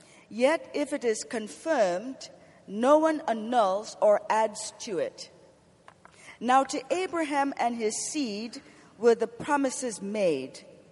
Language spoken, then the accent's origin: English; Ohio, United States; I'm the moderator of the panel, and I'm from Ohio.